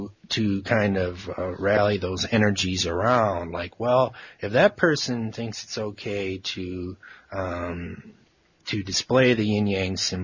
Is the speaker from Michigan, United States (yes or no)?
yes; Alpena, Michigan, United States; born there; though I was born here in America, in Michigan specifically, Alpena, Michigan, to get even more specific, the 45th parallel.